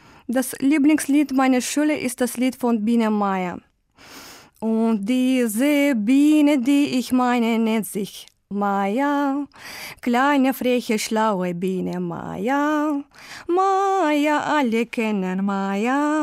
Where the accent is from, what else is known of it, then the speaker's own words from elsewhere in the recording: Baku, Azerbaijan; German is a second language; Ich komme aus Aserbaidschan, aus der Stadt Baku. Ich bin 1977 geboren.